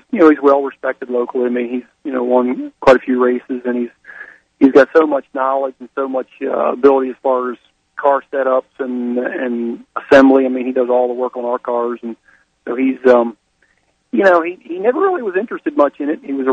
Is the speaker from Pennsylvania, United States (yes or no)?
yes; Pennsylvania, United States; now in Florida, United States; Well, you know, I come from Pennsylvania and did all my, you know, started out sprint car racing up there